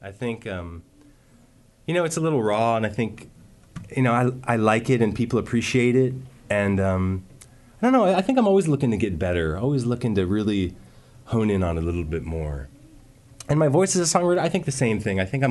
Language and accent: English; East Coast, United States; I'm not. I'm from the East Coast, outside of Washington, D.C.